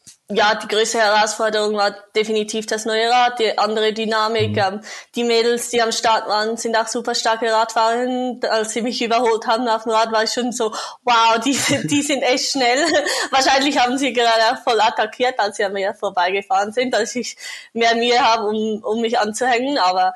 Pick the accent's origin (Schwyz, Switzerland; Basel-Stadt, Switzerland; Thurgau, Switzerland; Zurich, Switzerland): Zurich, Switzerland; Ja, ich bin in Zürich aufgewachsen.